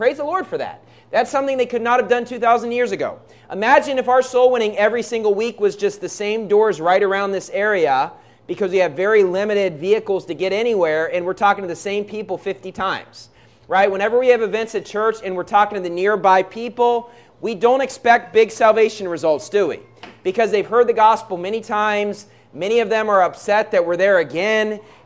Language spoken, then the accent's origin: English; United States; As an American, you can kind of get a visa anywhere